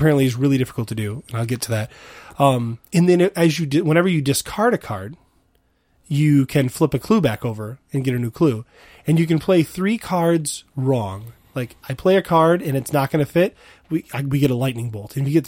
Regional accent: United States; I'm an American. I live in America, so I say Spiel des Jahres.

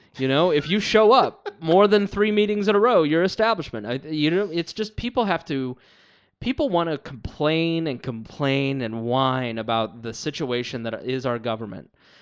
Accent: Plainfield, Indiana, United States; I grew up in Plainfield, and Hendricks County is a very practical county

